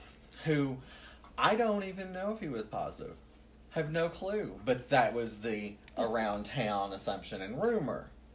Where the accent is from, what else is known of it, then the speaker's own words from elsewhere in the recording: the South, United States; No, I'm from the South.